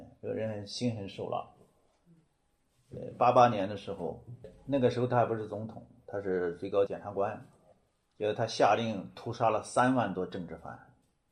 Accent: China; 不要以为我们是中国人，我们就跟以色列没什么关系啊

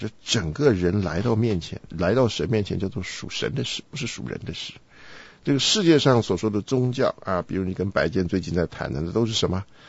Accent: China; 我们中国人讲说

